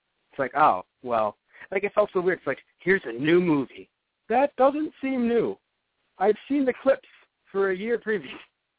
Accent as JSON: {"language": "English", "country": "United States", "said": "And it's just such a great experience as a child, I think, where, especially as an American child, where in Japan they had to go to the theaters to see this film."}